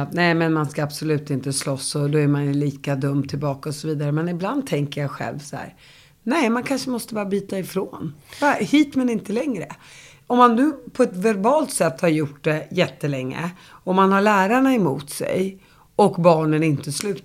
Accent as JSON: {"language": "Swedish", "town": "Stenhaga", "region": "Uppsala County", "country": "Sweden", "said": "Jag är från orten, jag är från Stenhaga"}